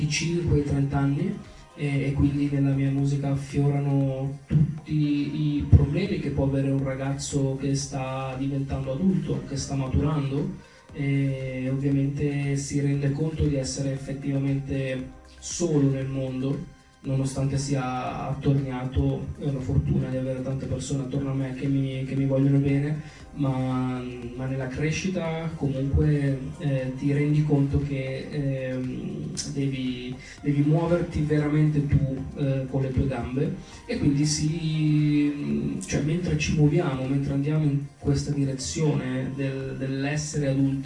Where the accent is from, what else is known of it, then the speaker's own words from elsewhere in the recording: Desio, Lombardy, Italy; E sono di Desio, vicino a Monza.